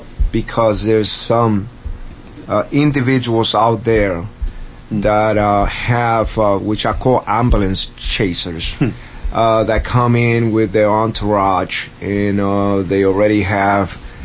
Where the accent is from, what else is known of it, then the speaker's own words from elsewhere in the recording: Brooklyn, New York, United States; I'm from Brooklyn. I've known Al Sharpton. I grew up seeing Al Sharpton.